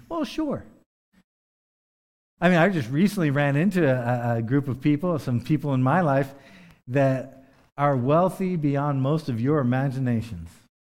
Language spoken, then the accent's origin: English; United States; I have to admit that I'm an American lately.